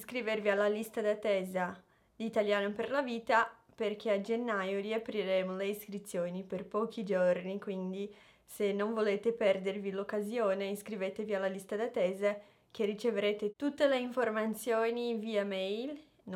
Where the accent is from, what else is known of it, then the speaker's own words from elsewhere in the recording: Brazil; Italian is a second language; now in Bucharest, Romania; perché siccome sono brasiliana e noi ci siamo sposati in Italia